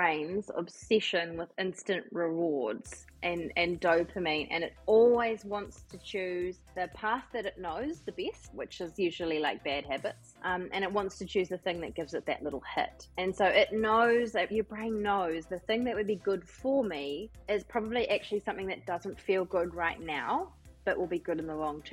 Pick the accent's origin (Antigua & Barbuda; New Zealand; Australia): New Zealand; Nelson; I'm from Nelson. I've lived in Nelson my whole life, and just a mum to a 3.5-year-old wee girl